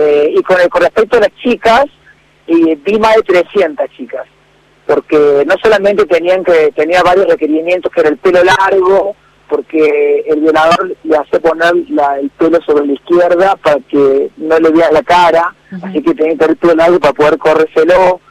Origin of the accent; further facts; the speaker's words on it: Córdoba, Argentina; para mí creo que como cordobés es una cita obligada